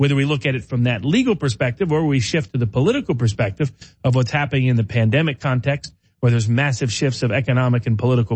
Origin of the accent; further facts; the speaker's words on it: Tennessee, United States; I'll be up in Tennessee because it's my home state.